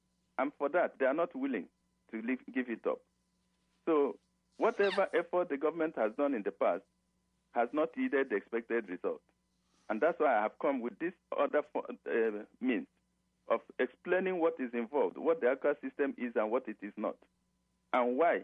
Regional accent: Nigeria; I am a Nigerian, an Igbo from the Igbo tribe.

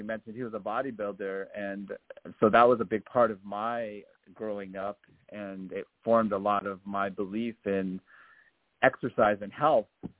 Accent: Santa Fe, New Mexico, United States; born there; Yeah, I was born in Santa Fe, New Mexico as an only child. My father was in the military.

